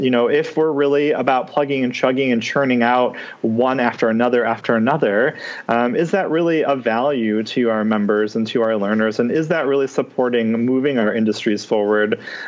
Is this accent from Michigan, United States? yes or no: yes; Detroit, Michigan, United States; As a Chrysler guy, I'm from Michigan, specifically from the Metro Detroit area. My dad worked for Chrysler.